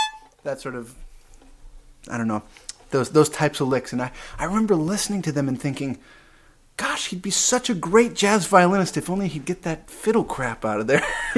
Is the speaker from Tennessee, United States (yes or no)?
no; Illinois, United States; I grew up just outside of Chicago, and I really wanted to play straight-ahead jazz, like bebop